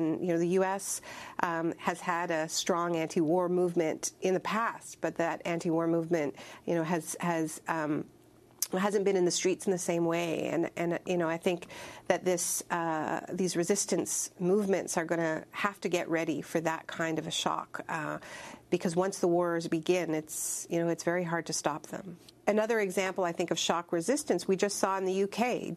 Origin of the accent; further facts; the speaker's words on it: Canada; I'm Canadian. I'm Canadian-American dual citizen.